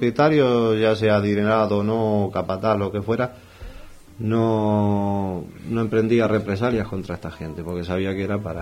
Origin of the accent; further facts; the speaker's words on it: Argentina; O sea que es una cosa que tenemos, ¿no?, todos los argentinos.